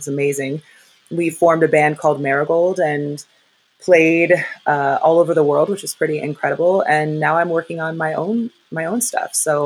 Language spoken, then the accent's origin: English; Seattle, Washington, United States; So I grew up in Seattle, Washington.